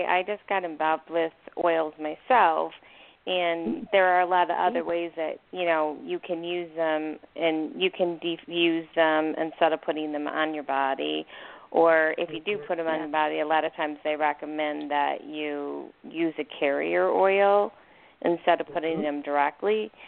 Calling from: Arizona, United States; from Arizona.

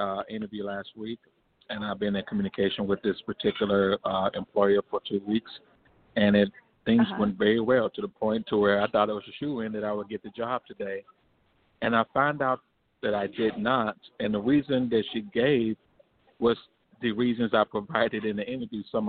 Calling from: Detroit, Michigan, United States; I'm calling from Detroit.

